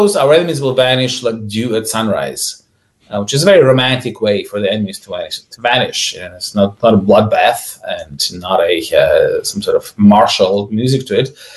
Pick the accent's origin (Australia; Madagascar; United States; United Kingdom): Madagascar; also born or lived in Ukraine; So I was born in Ukraine. But when I was only 6 years old, my parents went to Madagascar in Africa. My dad was a professor of statistics at the university. And so I kind of grew up partially in French-speaking Africa